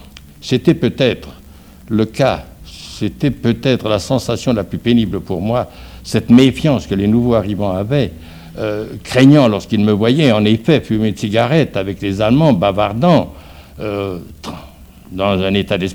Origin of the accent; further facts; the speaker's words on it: Auvergne-Rhône-Alpes, France; je suis revenu dans mon pays d'origine qui est la Savoie.